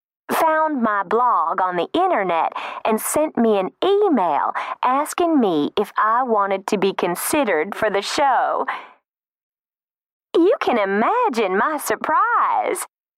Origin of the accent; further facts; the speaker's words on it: Dallas, Texas, United States; I'm from Dallas